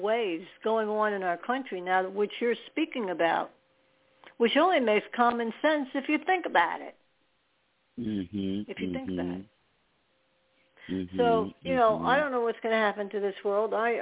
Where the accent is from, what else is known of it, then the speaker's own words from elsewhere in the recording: New York, United States; I've been in New York City feeding the homeless because I'm from New York.